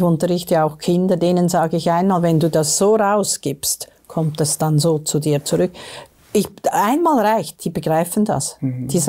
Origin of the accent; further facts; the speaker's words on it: Switzerland; glasklar haben wir jetzt wieder gesehen bei den Wahlen bei uns in der Schweiz.